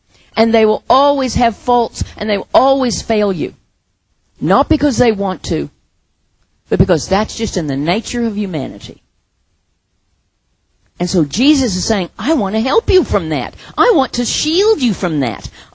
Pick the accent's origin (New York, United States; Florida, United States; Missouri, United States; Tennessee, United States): New York, United States; moved away as an adult; now in Australia; that kind of, sort of, happened to me when I came from New York and came to live in the bush and you know, got married and was with Aboriginal people